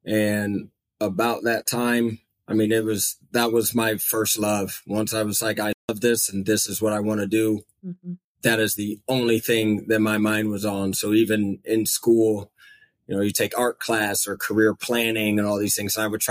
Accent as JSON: {"language": "English", "town": "Fort Wayne", "region": "Indiana", "country": "United States", "tie": "born or raised there", "also_born_or_lived": "New Jersey", "said": "Not born. I was born in New Jersey. My parents moved around for a little bit and then we settled on Fort Wayne."}